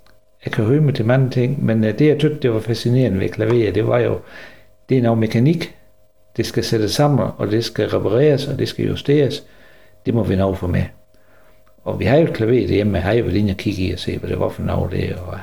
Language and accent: Danish; Arnum, Region of Southern Denmark, Denmark; Fordi jeg kom til verden i 1957 ude i Gjelstorp, som ligger her 3 km øst for Arnum, og har gået i skole her i Arnum